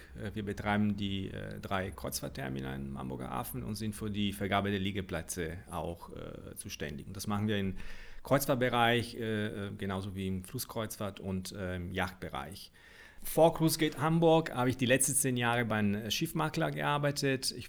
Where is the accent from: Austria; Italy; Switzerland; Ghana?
Italy; Milan, Lombardy; German is a second language; Also sagen wir so, ich komme aus Mailand